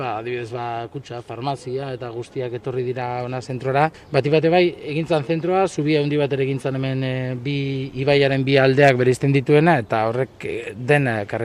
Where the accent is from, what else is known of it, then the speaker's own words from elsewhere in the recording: Mendaro, Basque Country, Spain; Mendarokoa naiz ebai, eta ingenieritza ikasketak initzun